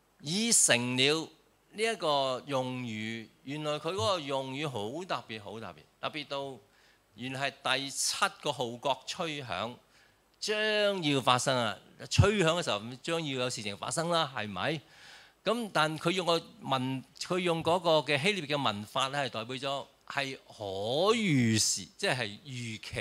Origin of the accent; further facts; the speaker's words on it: China; 我哋中國人一定要去相信呢一樣嘢。